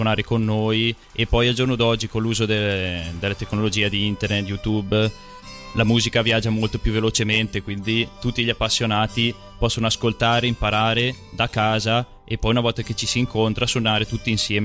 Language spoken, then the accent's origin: Italian; Lombardy, Italy; Ma noi siamo dell'Alta Valle Brembana, mm-hmm. Veniamo da Lenna, Roccobello, Fondra, San Giovanni Bianco